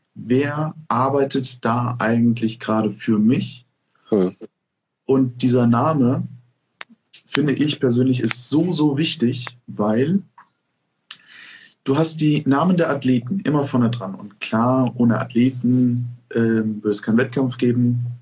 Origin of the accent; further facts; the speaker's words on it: Germany; Also das muss man wirklich sagen, wir sind als Deutsche sehr on time.